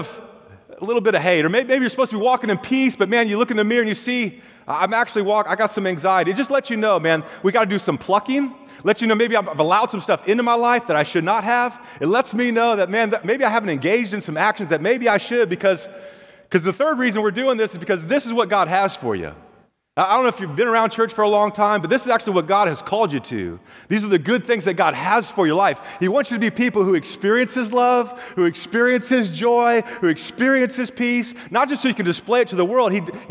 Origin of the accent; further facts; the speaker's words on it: San Jose, California, United States; One, I'm from San Jose, California